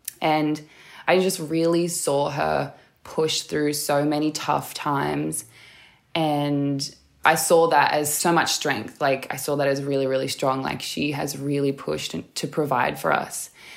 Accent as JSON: {"language": "English", "town": "Newcastle", "region": "New South Wales", "country": "Australia", "tie": "born or raised there", "said": "my mum spent a lot of time in Karua, which is Worimi, and I was born and raised in Newcastle, which is Awabakal. So I feel as though I'm a little bit blended of both."}